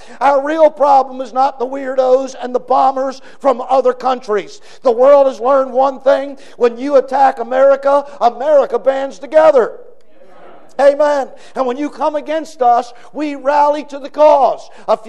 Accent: Baltimore, Maryland, United States; I grew up in Baltimore, Maryland.

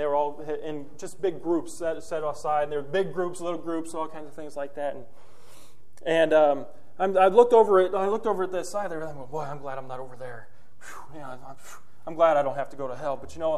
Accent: Indiana, United States; Growing up here, I grew up in Northwest Indiana. I know a little bit about crops, and I know a little bit about farming

